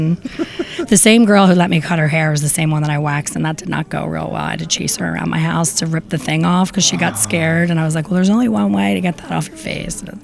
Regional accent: Philadelphia, Pennsylvania, United States; This is my hometown, Philadelphia. Philly, right? Born and raised.

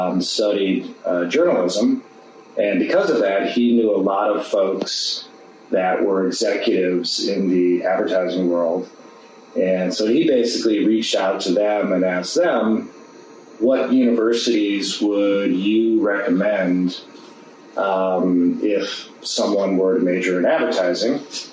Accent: Canton, Ohio, United States; So I grew up in Northeast Ohio. I was born in Canton.

